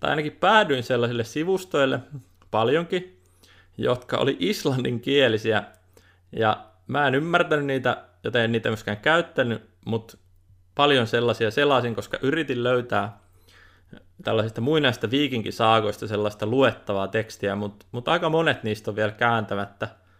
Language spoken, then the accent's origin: Finnish; Inari, Lapland, Finland; Inari on mun kotikaupunki, tai kotikylä. Se on pieni, mutta siellä on paljon turisteja.